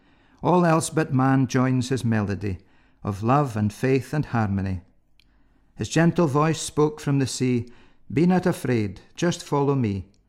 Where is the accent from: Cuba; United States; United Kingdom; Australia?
United Kingdom; Fraserburgh, Scotland; I was brought up in Fraserburgh by the North Sea. My grandfather was a fisherman, my dad a fish market salesman.